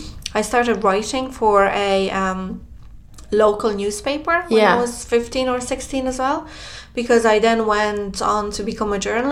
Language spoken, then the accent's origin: English; Romania; English is a second language; moved away; I left my home country because I was like, oh, I need to go and blah. Right. You know, post-communist Romania wasn't the greatest place ever.